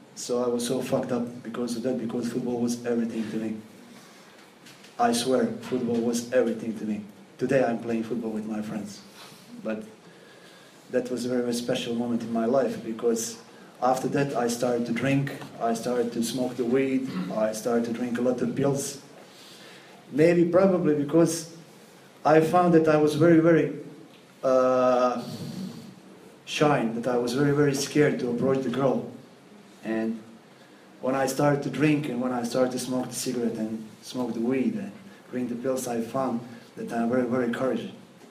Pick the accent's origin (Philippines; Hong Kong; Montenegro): Montenegro; English is a second language; I'm from Montenegro originally, and I lived in this country 16 months